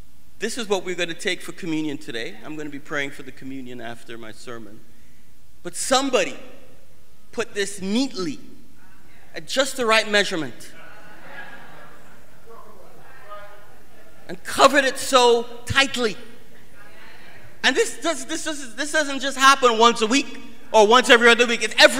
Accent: Canada; born there; raised in the best of both worlds. And so I'm part Trinidadian, part Jamaican, and I was born in Canada. So when I speak, you're going to hear a variety of dialects and accents.

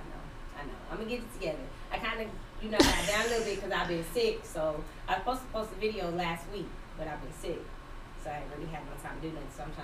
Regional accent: West Coast, United States; now in Georgia, United States; I'm not a Georgia native. I'm from the West Coast.

